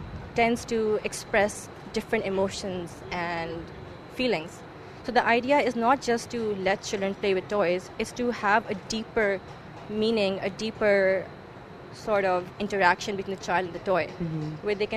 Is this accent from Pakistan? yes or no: yes; Pakistan; especially in Qatar and Pakistan, Pakistan being my home country